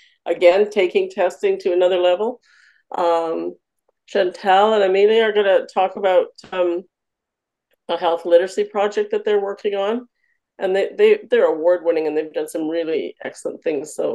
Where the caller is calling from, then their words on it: British Columbia, Canada; I'm calling from British Columbia, Canada.